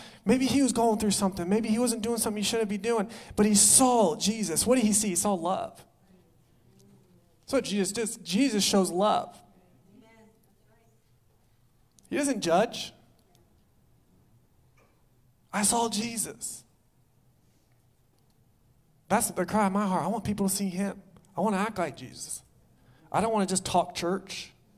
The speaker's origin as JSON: {"language": "English", "town": "Branson", "region": "Missouri", "country": "United States", "tie": "born or raised there", "lives_now": "California, United States", "said": "I was in Branson, my hometown. I'm there, and we have one Starbucks. Not like here in California, we have like seven."}